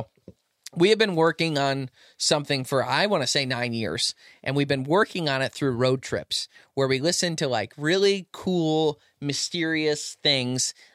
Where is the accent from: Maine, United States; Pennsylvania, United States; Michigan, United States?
Michigan, United States; we grew up in Michigan where we had the Michigan Dog Man